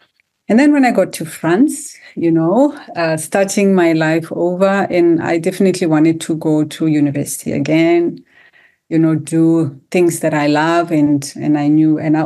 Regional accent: Johannesburg, Gauteng, South Africa; I was born and bred in South Africa, in Johannesburg, on the West Rand. So basically did all my schooling in South Africa, and I went to the University of Cape Town

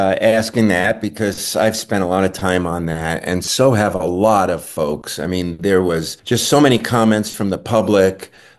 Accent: Brooklyn, New York, United States; And I grew up in Brooklyn, actually. And my family had a country home out in the Catskill Mountains.

